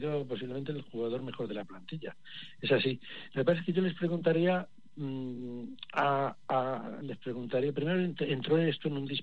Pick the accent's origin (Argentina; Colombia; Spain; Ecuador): Spain; Yo soy un español rarito